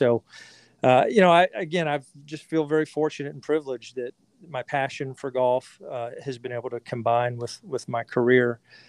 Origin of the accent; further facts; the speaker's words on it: Augusta, Georgia, United States; I grew up in Augusta, Georgia, first of all, so I was in the shadows of a well-known golf facility